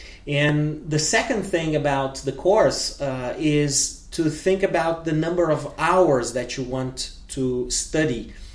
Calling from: Porto Alegre, Rio Grande do Sul, Brazil

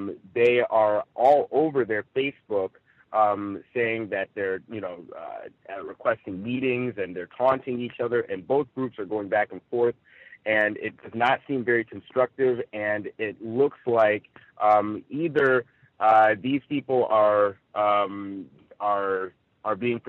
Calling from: Rancho Cucamonga, California, United States; I'm reporting live from Rancho Cucamonga here in Southern California.

